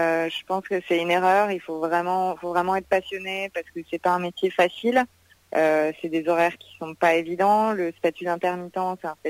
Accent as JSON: {"language": "French", "region": "Corsica", "country": "France", "said": "Donc faut savoir que moi, je suis originaire de Corse, je suis pas du tout de la région lyonnaise à la base."}